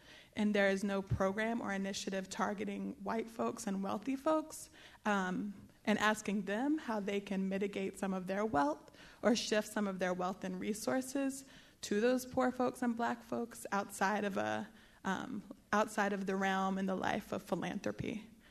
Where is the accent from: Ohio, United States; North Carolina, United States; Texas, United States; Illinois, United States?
North Carolina, United States; Charlotte; I was born and raised in Charlotte and currently organized here.